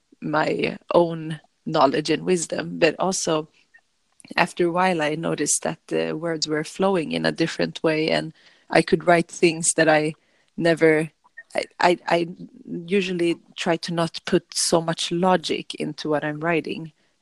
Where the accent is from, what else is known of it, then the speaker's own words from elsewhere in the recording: Sweden; so I'm from Sweden